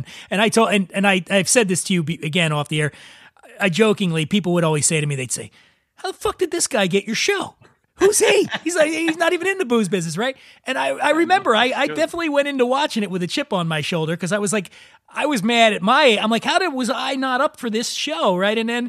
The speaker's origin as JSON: {"language": "English", "town": "Philadelphia", "region": "Pennsylvania", "country": "United States", "tie": "born or raised there", "said": "I grew up in Northeast Philadelphia. It's very, very similar to where you, so everybody where I grew up was Italian and Irish."}